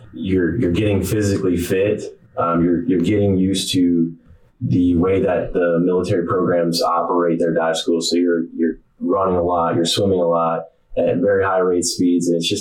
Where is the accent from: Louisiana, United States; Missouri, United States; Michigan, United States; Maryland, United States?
Michigan, United States; Muskegon; I'm from Muskegon, Michigan. I originally joined the Navy back in 2000.